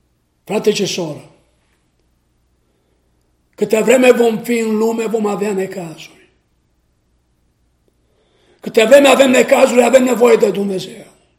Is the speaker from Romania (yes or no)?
yes; Romania; born there; moved away; also born or lived in United States; M-am născut în România, am trăit în Statele Unite